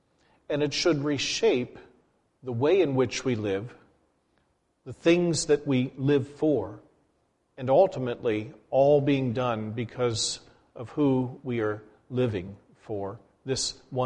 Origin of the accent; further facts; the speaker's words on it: Gettysburg, Pennsylvania, United States; I recently had opportunity to visit my hometown community of Gettysburg, Pennsylvania.